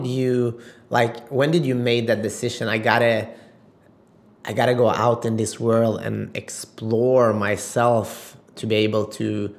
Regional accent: Sweden; Because both my parents are Macedonian, but I grew up in Sweden. So I had this, like, basically two cultures, one at home and then one outside home, right?

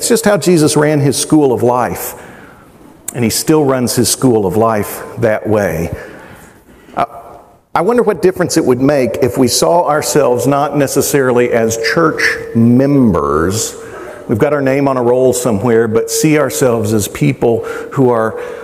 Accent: Kentucky, United States; moved away; Now, I grew up in Kentucky. And there's a little bit of animosity between Hoosiers and Kentuckians.

